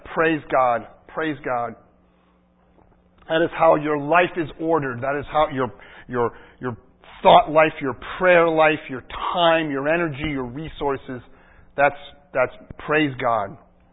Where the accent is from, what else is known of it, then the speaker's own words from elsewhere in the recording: Holliston, Massachusetts, United States; I'm an American, I'm from Massachusetts, I'm from Metro West, I'm a son, I'm a Holliston, I'm a graduate of Holliston High School